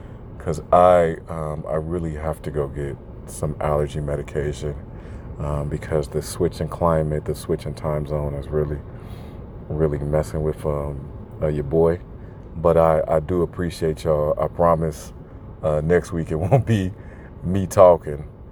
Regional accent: the South, United States; accent: Southern; my thick Southern accent comes out. So if y'all feel like, oh my god, like he's doing a bit, no, that's just that's just really how I sound, you know, when I become comfortable. But so yeah, your boy got thick roots in the South.

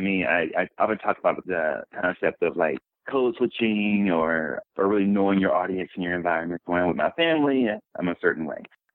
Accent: Atlanta, Georgia, United States; also born or lived in Dallas / New York City; now in Minneapolis, United States; I am originally from Dallas, Texas, so I am a Texas Bama, like our … And I grew up in the South, grew up in Atlanta as well, and lived in New York City. And I have been living now in Minneapolis for the last 9 years.

